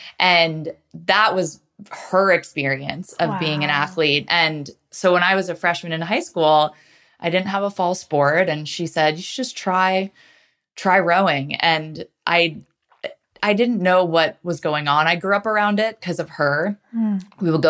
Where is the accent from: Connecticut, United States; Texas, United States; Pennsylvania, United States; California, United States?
Connecticut, United States; New Canaan; I grew up in Connecticut in a suburb called New Canaan, which is about 45 minutes outside New York City.